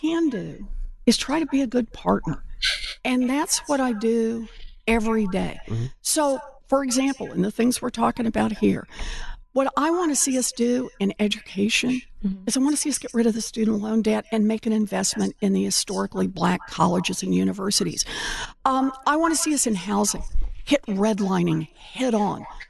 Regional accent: Oklahoma, United States; So I grew up in Oklahoma. Mm-hmm. I learned about my family the same way most people learn about their family, from my mama and my daddy and my aunts and my uncles.

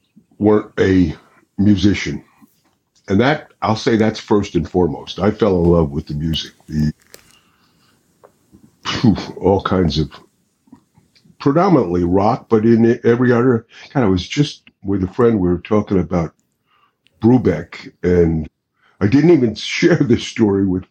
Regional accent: Ocean Township, New Jersey, United States; The hospital that I was born in is in Oceanport. Ocean Township is what I call my hometown.

